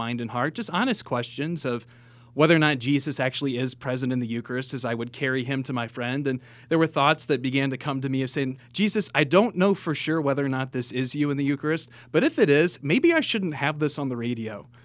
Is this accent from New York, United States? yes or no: no; Topeka, Kansas, United States; also born or lived in Omaha / Texas; So I was born in Omaha, the second one born there. We moved to Texas, added two children, moved to our first house in Topeka, added two children, moved to our current home in Topeka, added two more children.